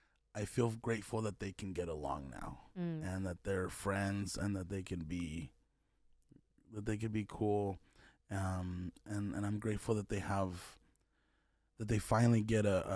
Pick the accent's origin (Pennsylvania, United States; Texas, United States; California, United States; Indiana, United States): California, United States; My dad lives in Mexico, and he comes to my hometown in California every once in a while